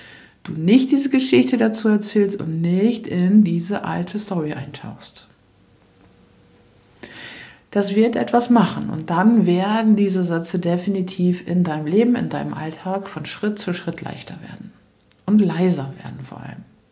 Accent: Lower Saxony, Germany; ich komme aus Ostfriesland und das Hotel ist ganz nett.

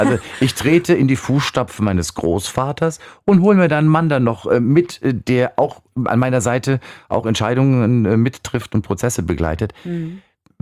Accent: Bavaria, Germany; ich bin als Bayer

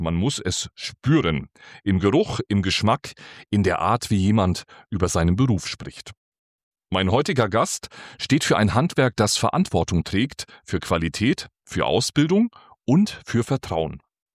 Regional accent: Bavaria, Germany; born there; accent: Franconian; Also du bist wie ich gebürtiger Franke. Das hört man uns beiden auch an.

